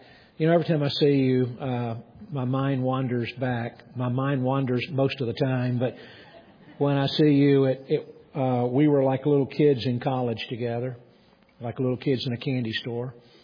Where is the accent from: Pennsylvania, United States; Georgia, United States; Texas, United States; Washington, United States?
Georgia, United States; Atlanta; I grew up in Atlanta, Georgia, and that's the birthplace of Coca-Cola.